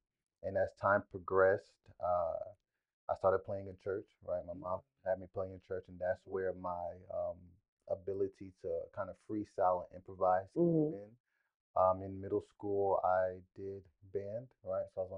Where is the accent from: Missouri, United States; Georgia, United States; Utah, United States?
Georgia, United States; So, I was born here. I grew up in Gwinnett County.